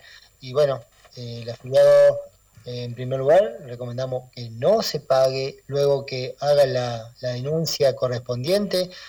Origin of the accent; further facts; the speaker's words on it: Ramírez, Entre Ríos, Argentina; en las localidades pequeñas del interior, donde por ahí nos conocemos todos, yo soy de Ramírez